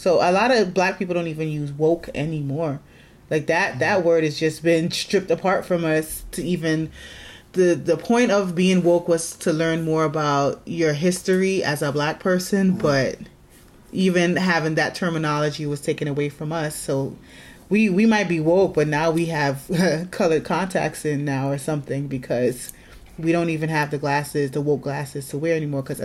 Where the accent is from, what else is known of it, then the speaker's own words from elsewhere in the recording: United States; since I am an American, I was born here, I've been going to school here